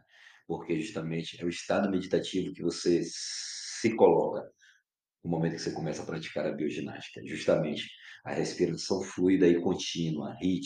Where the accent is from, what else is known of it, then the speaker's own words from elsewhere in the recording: Bahia, Brazil; Como um bom baiano que sou, a capoeira tá no sangue.